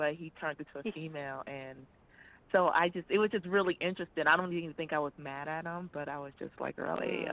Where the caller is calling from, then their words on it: Arizona, United States; from Arizona.